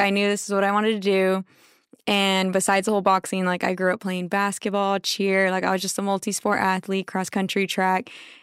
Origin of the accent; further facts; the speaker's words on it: Floresville, Texas, United States; Yeah, so I'm originally from Floresville, Texas, if y'all know where that's at.